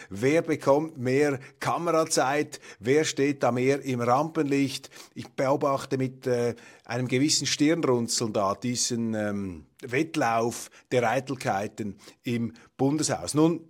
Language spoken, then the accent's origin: German; Zurich, Switzerland; Und gerade ich als Zürcher, wir kommen da vom Bankenplatz